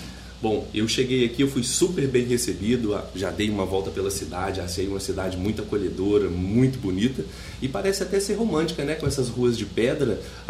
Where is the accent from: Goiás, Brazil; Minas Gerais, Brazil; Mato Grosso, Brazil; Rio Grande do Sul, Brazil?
Minas Gerais, Brazil; Contagem; also born or lived in Diamantina; eu sou nascido em Diamantina, que é a região nordeste de Minas, mas logo que eu tinha um ano, eu mudei para Contagem com a minha mãe e meu pai